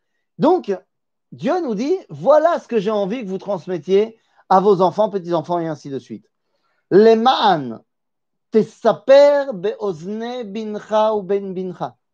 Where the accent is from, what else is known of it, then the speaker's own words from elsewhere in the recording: Metz, Grand Est, France; je ne viens pas de là-bas, je viens de Metz, a priori